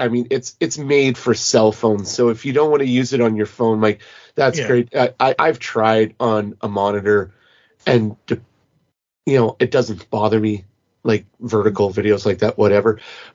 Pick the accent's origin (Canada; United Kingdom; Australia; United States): Canada; Because I'm from Canada.